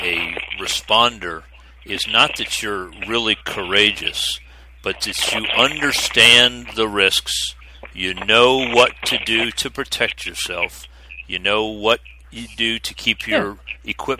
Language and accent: English; Florida, United States; I grew up in South Florida, that was not an uncommon event.